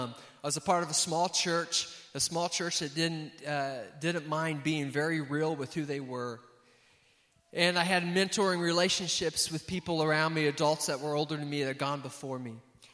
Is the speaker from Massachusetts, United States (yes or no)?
no; Indiana, United States; moved away as an adult; I'm from Indiana, born and raised mostly in the state of Indiana. I'm a proud Hoosier. I moved out to Kansas City in 2006 to study at Nazarene Theological Seminary